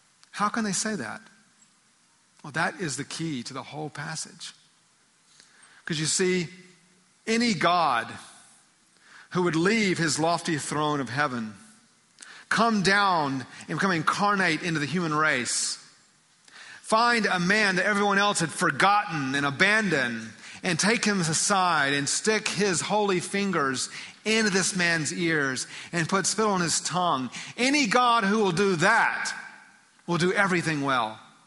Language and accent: English; Georgia, United States; I was born and raised in Georgia.